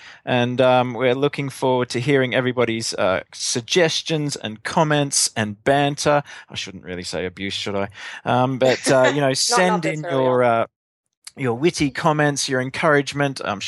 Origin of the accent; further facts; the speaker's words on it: Australia; accent: Australian; now in Swindon, United Kingdom; I'm in Wiltshire, Swindon, in the United Kingdom, but you might tell from my accent, originally Australian.